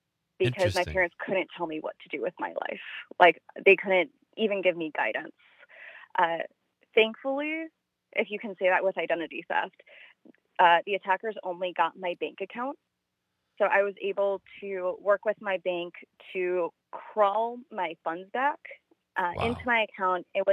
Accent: Wisconsin, United States; I'm from the Milwaukee area, specifically Waukesha County.

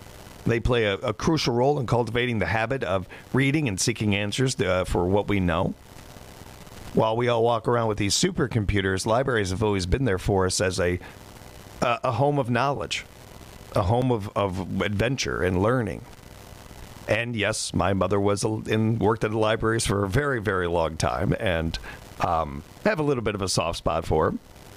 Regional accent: United States; born there; I am dang lucky I was born in America.

